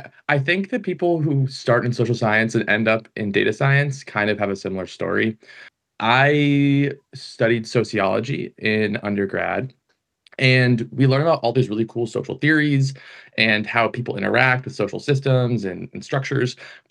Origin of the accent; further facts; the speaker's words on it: California, United States; I grew up in California. I should have known in the first place.